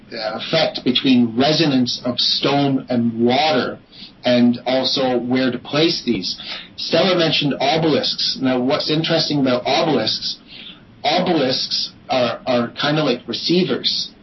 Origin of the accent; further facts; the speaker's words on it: Scotland, United Kingdom; born there; essentially I was born in Scotland and came from the north of Ireland.